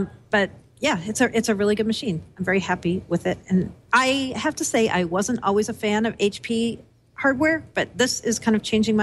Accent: Massachusetts, United States; We're both from Massachusetts, so that came to our mind immediately when we heard this.

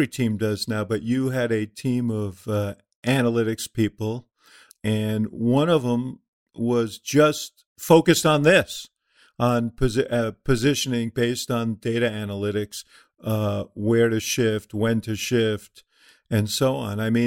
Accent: Chicago, Illinois, United States; And then came out and thankfully did that for the Cubs, I say, as a Chicagoan.

